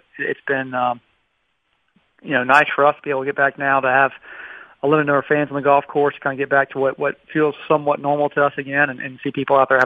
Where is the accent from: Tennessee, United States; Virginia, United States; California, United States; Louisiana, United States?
Tennessee, United States; Nashville; be able to host an event in Nashville, obviously growing up here, never having a PGA Tour event in my hometown